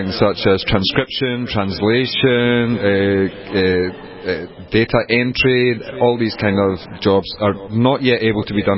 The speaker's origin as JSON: {"language": "English", "region": "Scotland", "country": "United Kingdom", "lives_now": "United States", "said": "I'm come from Scotland. I've been in America for the last 4 years, but thankfully I've managed to maintain my accent."}